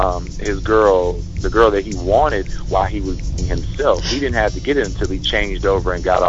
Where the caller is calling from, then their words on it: Alabama, United States; from out of Alabama.